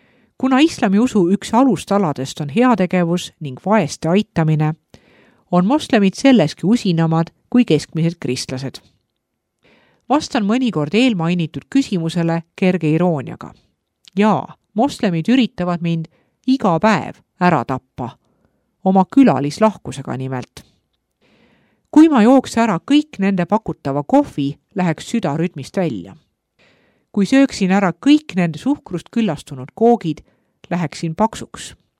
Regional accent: Bihać, Federation of Bosnia and Herzegovina, Bosnia & Herzegovina; Minu kodulinn Bihać ja seda ümbritsev Unasana maakond on peaaegu 100% moslemi elanikkonnaga.

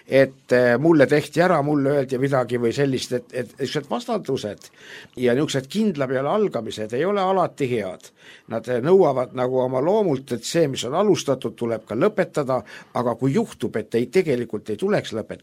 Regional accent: Türi, Järva County, Estonia; Ikka ma olen Türilt pärit ja vähemalt Türini.

